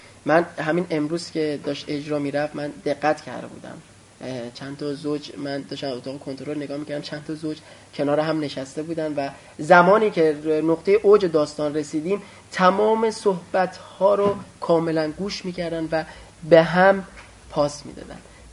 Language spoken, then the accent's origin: Persian; Iran; مهم اینه که ما ایرانیم، دوست داریم کار ایرانی ببریم.